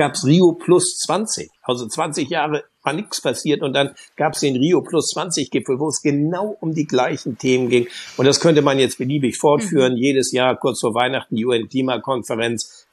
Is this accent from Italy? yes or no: no; North Sea coast, Germany; Und ich bin an der Nordsee groß geworden, überwiegend.